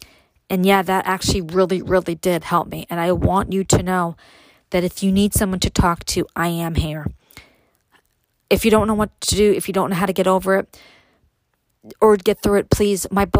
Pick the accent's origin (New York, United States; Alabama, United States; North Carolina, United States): New York, United States; Brooklyn; a small part of what it was like for me growing up in Brooklyn, a small part of what it was like for me having to get used to moving to upstate New York and then losing my mom to cancer.